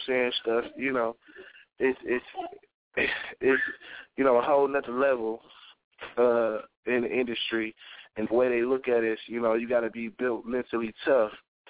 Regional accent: Cleveland, Ohio, United States; I'm actually, you know, I'm straight from Cleveland, so it's a different world

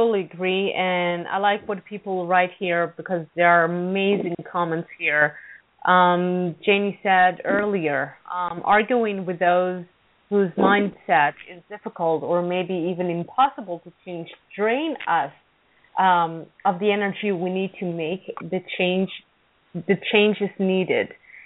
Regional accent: Israel; just because I'm from Israel and I'm an Israeli person

